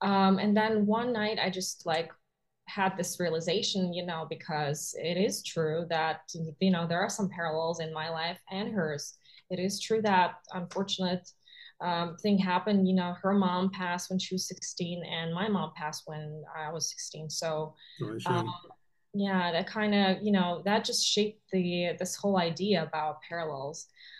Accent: Russia; now in Los Angeles, United States; So I was born and raised in Russia, and yes, I did film it in Russia as well.

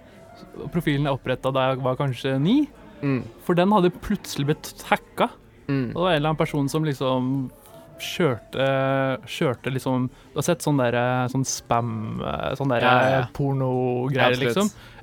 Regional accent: Moss, Østfold, Norway; da, vi er fra Moss.

